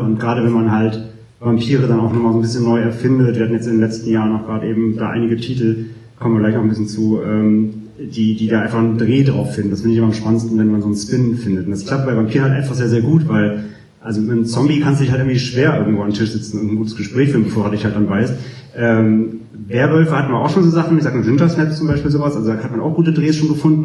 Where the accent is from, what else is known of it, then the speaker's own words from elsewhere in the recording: Rhineland, Germany; ich komme ja aus dem Rheinland gebürtig.